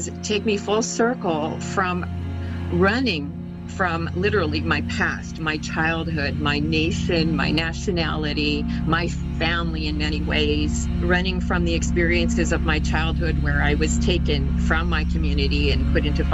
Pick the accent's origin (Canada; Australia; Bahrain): Canada; Alberta; I am Cree and Métis. I'm from Treaty 8 Territories, Northern Alberta, and my Métis side were from St. Albert and the Lac St. Anne settlements.